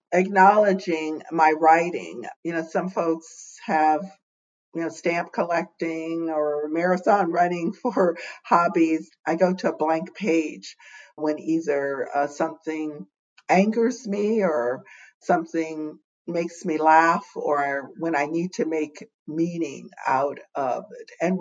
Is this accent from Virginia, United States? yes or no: yes; Alexandria, Virginia, United States; When Raj and I traveled back to my hometown church in Alexandria, Virginia to get married.